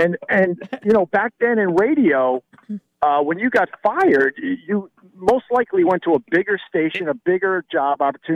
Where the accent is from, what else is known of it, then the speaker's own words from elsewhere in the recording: New York, United States; And we were getting the attention of all everybody, and we're from New York.